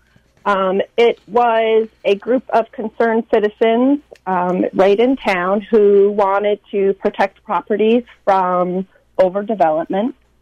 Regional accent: New Jersey, United States; moved away as an adult; now in Sharon, United States; Well, I grew up in New Jersey, and I moved to Connecticut in 2014. I moved to Sharon in 2014.

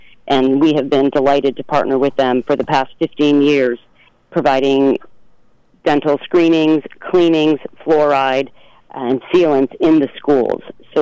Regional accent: Harwinton, Connecticut, United States; I grew up in Harwinton, so this is, and my family's from Torrington originally, so this is home to me.

